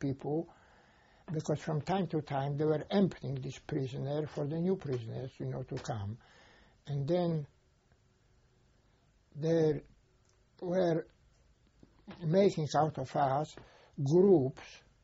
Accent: Lithuania; English is a second language; moved away; I came from Lithuania. I was working on the farm.

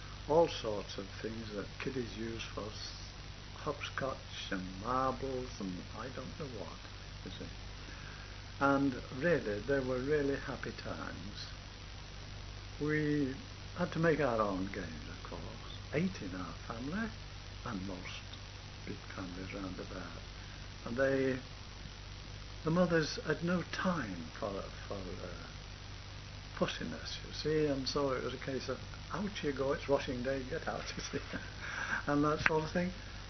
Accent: Frodsham, North West England, United Kingdom; born there; I was born at Frodsham in Cheshire, 19th of September, 1896. My father was a water engineer and looked after all the pumping systems for the district.

